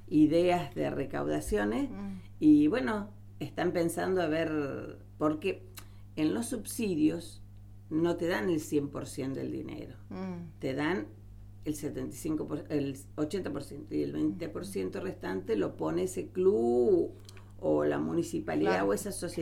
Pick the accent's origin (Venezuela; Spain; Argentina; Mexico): Argentina; Formosa; Yo vengo de Formosa, claro. Del norte de Formosa